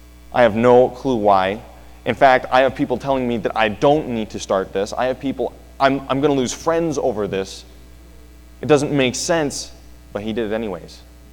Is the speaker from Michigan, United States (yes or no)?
no; Illinois, United States; And I'm originally from Illinois, for those of you who don't know. And there's two things that are almost always present in Illinois: corn and wind, and communism, but that's another story.